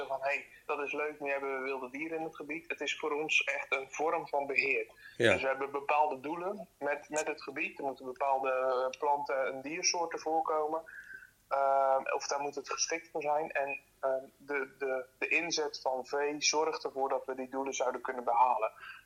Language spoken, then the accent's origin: Dutch; Vlake, Zeeland, Netherlands; Ik kom zelf van Vlakke en het is bijna in je achtertuin boswachter worden.